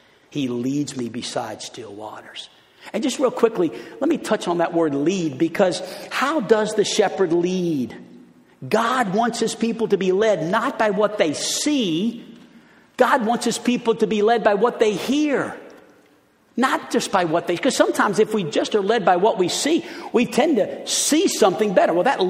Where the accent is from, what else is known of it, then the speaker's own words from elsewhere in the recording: New Orleans, Louisiana, United States; also born or lived in Chicago / Los Angeles; I'm born and raised in New Orleans, went to school in Chicago, was a youth pastor in L.A.